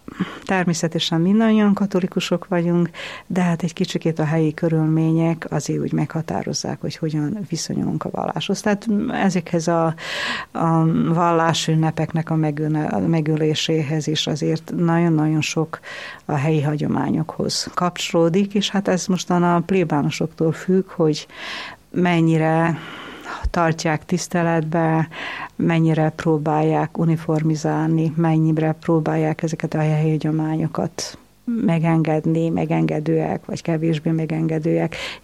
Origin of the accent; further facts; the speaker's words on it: Subotica, Vojvodina, Serbia; Szabadkán nőttem föl, az 5. körben, a Halasi úton, azt most úgy hívják, hogy Karagyorgyev út